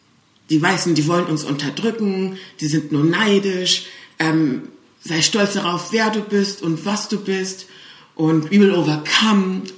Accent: Cologne, North Rhine-Westphalia, Germany; ich bin in Köln-Weiden geboren, aufgewachsen. Und damals in den 80ern waren wir die einzige schwarze Familie

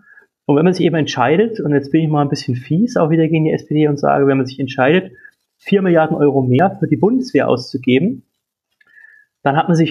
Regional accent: Thuringia, Germany; also born or lived in Saxony; now in Berlin, Germany; Ja, ich komme aus Thüringen, aber ich war jetzt 7 Jahre in Sachsen, bevor ich in Berlin war.

